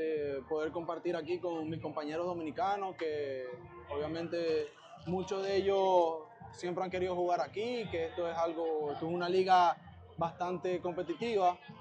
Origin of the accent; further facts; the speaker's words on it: Maracaibo, Zulia, Venezuela; accent: Maracucho; Sí, claro, yo soy maracucho